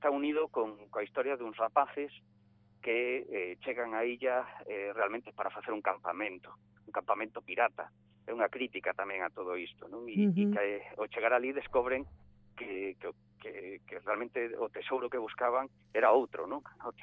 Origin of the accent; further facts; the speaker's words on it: Vigo, Galicia, Spain; porque realmente eu criei-me en Vigo e estou canso de ver todos os días aí a San Simón, e cando fixemos este libro descubrín historias que non sabía. Teño 42 anos